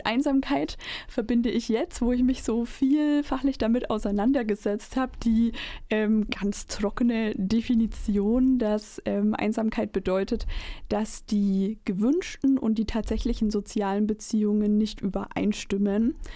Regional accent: Hof, Bavaria, Germany; born there; now in Erfurt, Germany; Ich bin Zugezogene und zwar komme ich aus Oberfranken, gebürtig aus Hof, studiert habe ich in Coburg.

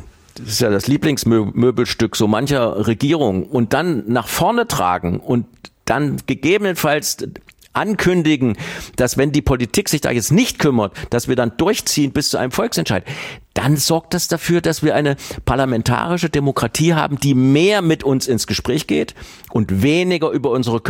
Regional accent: East Germany, Germany; wir hätten die Möglichkeit gehabt, als Ostdeutsche aus dieser Verliererrolle rauszukommen

